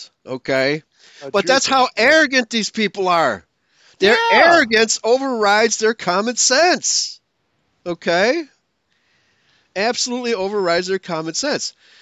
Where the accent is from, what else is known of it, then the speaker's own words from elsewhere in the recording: Chicago, Illinois, United States; So now we see that in my hometown, Chicago, you know, they accuse us all of being racists, right?